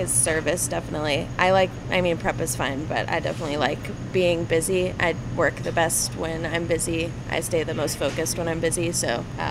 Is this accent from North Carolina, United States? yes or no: yes; North Carolina, United States; North Carolina.